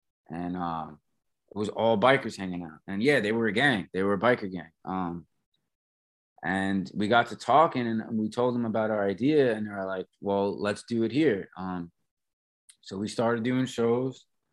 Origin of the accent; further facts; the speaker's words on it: Jersey City, New Jersey, United States; we're from Jersey City, but there's really nowhere to play over here. Like people would always confuse us and think that we're from Brooklyn or New York, and we're like, no, we're actually not